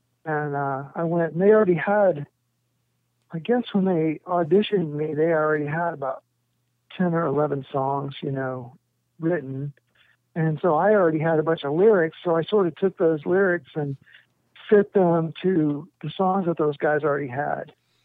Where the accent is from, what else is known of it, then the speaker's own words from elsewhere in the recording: Indiana, United States; And I'm from Indiana. My wife and I are both from Indiana.